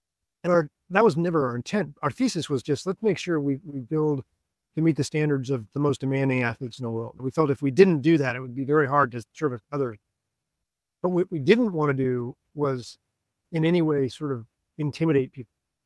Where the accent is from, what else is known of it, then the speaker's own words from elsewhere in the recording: Reno, Nevada, United States; So I grew up in Reno, Nevada. And if you grew up in Reno, it's a pretty fun place if you enjoy the outdoors